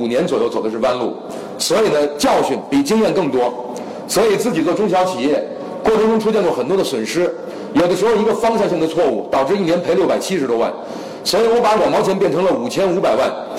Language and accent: Chinese; Beijing, China; 家里世代北京，我是第8代，一直世居南城